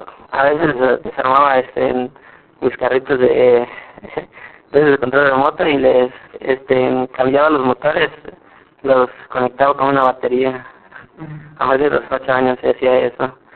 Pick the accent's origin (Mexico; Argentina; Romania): Mexico; Cancún, Quintana Roo; tengo 19 años. Aquí yo no nací en Quillencum, mis padres me trajeron a partir de los 3 o 4 meses de nacido, en parte por el trabajo de mi papá, como es técnico en telefonía, no había mucho trabajo para allá, y se vino aquí a Cancún